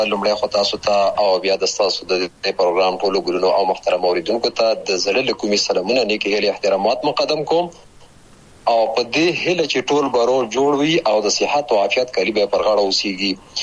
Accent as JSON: {"language": "Pashto", "town": "Chamkani", "region": "Paktia", "country": "Afghanistan", "tie": "born or raised there", "said": "ما هغه 1340 کال و چې زه په همدې ولسوالۍ کې پیدا شوم."}